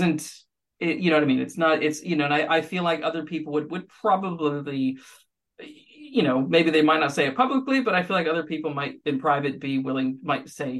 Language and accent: English; United States; I grew up in the States, and so I struggled in elementary and high school.